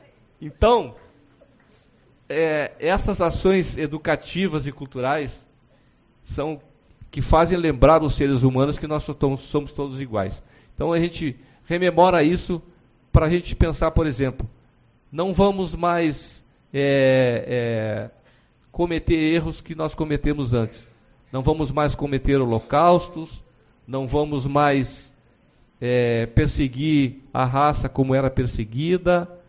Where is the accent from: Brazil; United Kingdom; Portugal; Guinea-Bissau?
Brazil; Rio Grande do Sul; E disso, como gaúcho, quem está lá do lado no outro estado